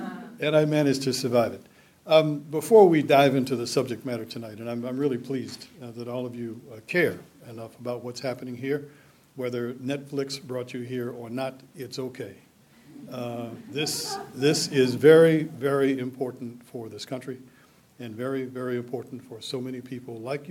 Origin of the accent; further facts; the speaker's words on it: Washington, District of Columbia, United States; all of the other folks around my hometown of Washington, D.C.